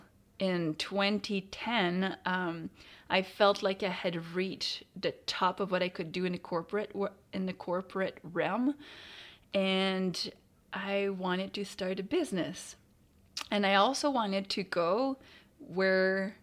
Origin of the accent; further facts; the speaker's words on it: Quebec, Canada; English is a second language; moved away as an adult; And I spent my youth all the way until I was about 18 years old in Quebec. I had never spoken English before. I grew up in Quebec.